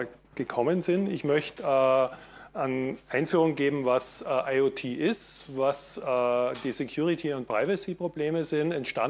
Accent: Germany; now in Austria; Ich komme aus Österreich, bin aber Deutscher, lebe nur schon länger in Österreich

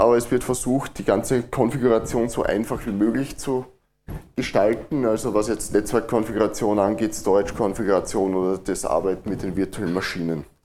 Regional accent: Austria; accent: Austrian; Wie man vielleicht am Dialekt hört, komme ich aus Österreich.

